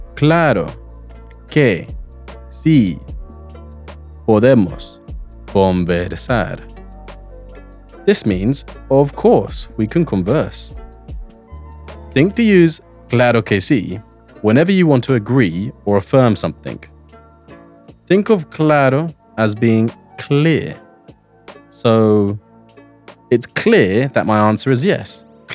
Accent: London, United Kingdom; Spanish is a second language; now in Seville, Spain; soy de Londres, entonces estoy muy acostumbrado a la lluvia.

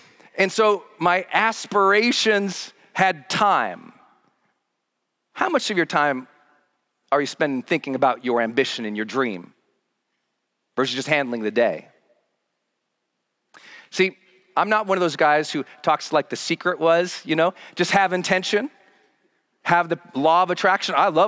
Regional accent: Montana, United States; I grew up in towns in Montana where there wasn't two sides of the track. Our towns were so poor, there wasn't a track.

